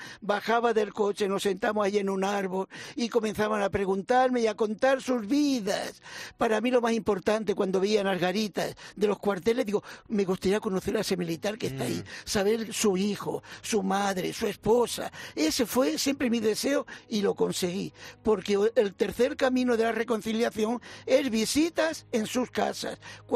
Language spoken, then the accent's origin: Spanish; Navalcán, Castilla-La Mancha, Spain; Yo soy de Toledo, de un pueblo, Navarcán.